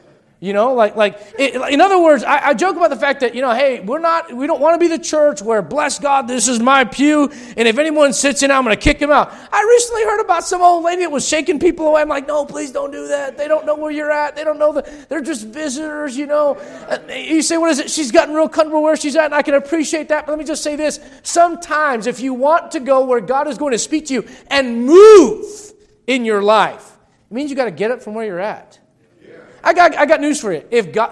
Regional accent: United States; As an American, I don't like what's going on.

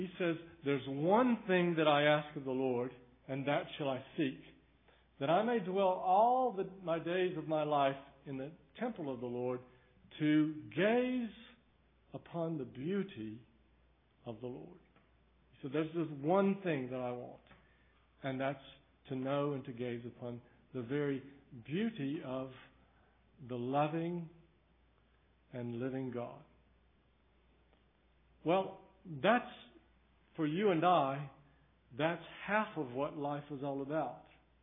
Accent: the South, United States; accent: Southern; I'm from the South, and in the South we have some strange ways of talking. When I come back to the States, my Southern accent gradually comes back to me.

